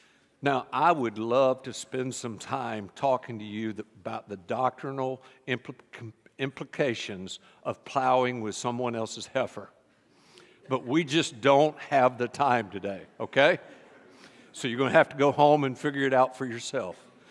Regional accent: the Carolinas, United States; I married Nancy in Jacksonville, Florida. I was from the Carolinas.

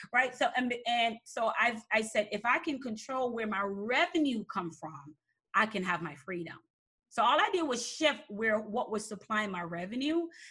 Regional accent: Jamaica; born there; moved away; I'm an immigrant. I'm Jamaican and Chinese. So I was born in Jamaica.

